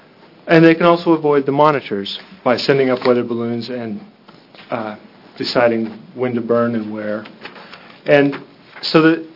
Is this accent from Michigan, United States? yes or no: no; Utah, United States; now in Oregon, United States; As a child growing up in Utah, in the wintertime before they cleaned up their problem with wood burning from fireplaces